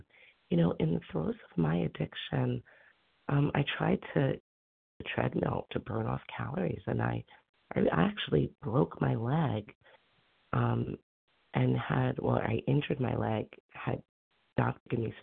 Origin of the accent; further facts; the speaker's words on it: New York, United States; I'm from New York, but I've been vacationing. I'm down at the Jersey Shore